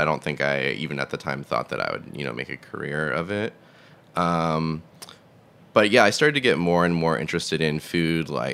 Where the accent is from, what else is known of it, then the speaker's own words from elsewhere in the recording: Massachusetts, United States; I grew up in Massachusetts, like 30 minutes south of Boston, in the suburbs.